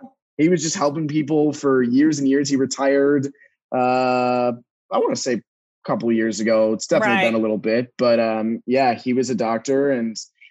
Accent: Texas, United States; Yeah, so basically growing up in Texas, you know, I could hear everybody.

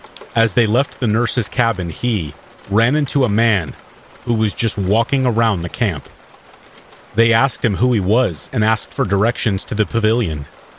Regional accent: Norfolk County, Ontario, Canada; now in Tillsonburg, Canada; I was born and raised in Norfolk County, and have since lived all over the province

